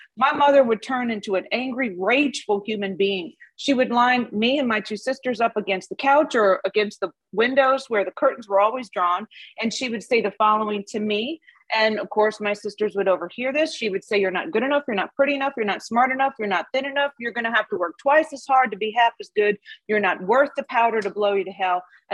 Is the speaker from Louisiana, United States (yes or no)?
yes; New Orleans, Louisiana, United States; I, growing up in New Orleans, I was baptized Catholic.